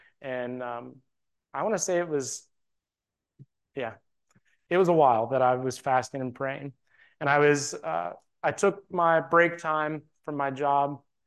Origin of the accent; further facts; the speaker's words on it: Keyser, West Virginia, United States; I'm from Keyser, West Virginia, where my wife and I are from, and Joel and April live there too